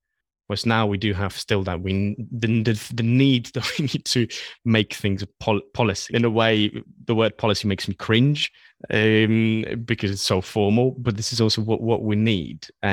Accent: Poland; English is a second language; I'm originally from Poland. That's where I was born. That's where I was raised.

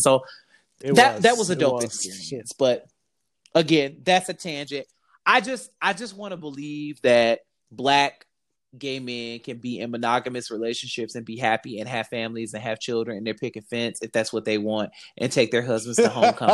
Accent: Detroit, Michigan, United States; I'm from Detroit, so Detroit is just rough all around.

